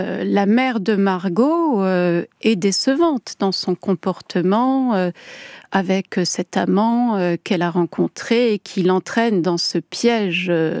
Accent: Switzerland; un épisode de mon enfance en Suisse

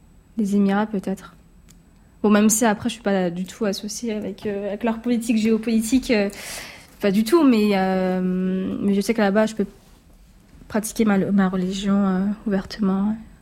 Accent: France; born there; Mes parents sont d'origine marocaine, de confession musulmane, et je suis née en France.

